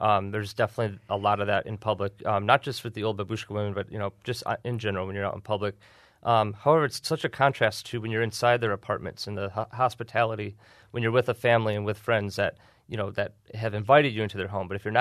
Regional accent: Dearborn, Michigan, United States; and I was from Dearborn

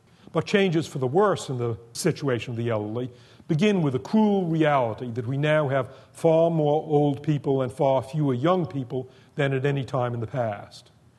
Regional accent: Boston, Massachusetts, United States; My family's first television set that we acquired in 1948 when I was growing up in Boston had only 3 knobs

